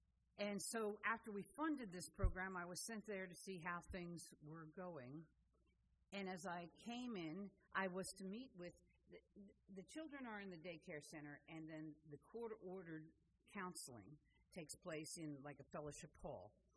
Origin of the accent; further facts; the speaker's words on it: New York, United States; and I'm a New Yorker.